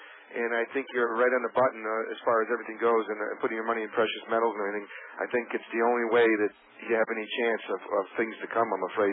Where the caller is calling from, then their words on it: Connecticut, United States; I'm calling from Connecticut here.